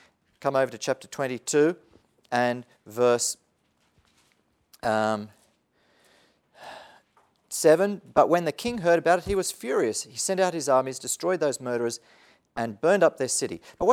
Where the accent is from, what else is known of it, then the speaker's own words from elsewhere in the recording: Australia; We had a friend when I grew up in Australia who emigrated over to New Zealand with his family.